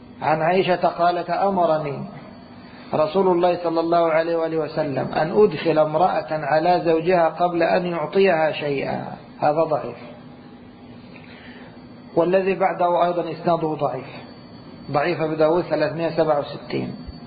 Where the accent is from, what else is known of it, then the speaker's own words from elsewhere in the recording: Egypt; أنا كنت أرى في عقود الزواج عندنا في مصر قديما يكتبون المقدم جنيه والمؤخر 1,000